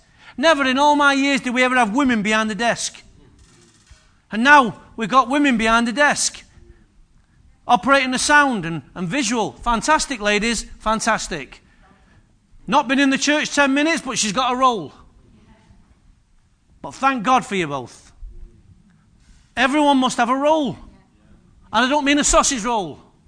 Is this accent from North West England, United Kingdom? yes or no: yes; Manchester, North West England, United Kingdom; I'm from Manchester.